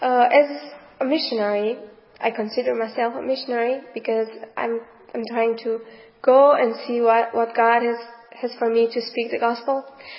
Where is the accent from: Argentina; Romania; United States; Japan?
Romania; English is a second language; I'm from Romania, and I'm so happy to be here in this country